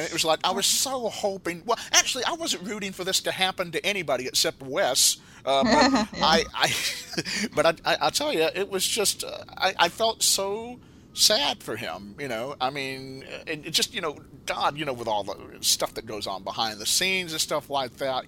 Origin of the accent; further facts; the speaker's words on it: Huntsville, Alabama, United States; not taking anything away from my hometown of Huntsville, Alabama, of course, but just the most down-to-earth people come from that town.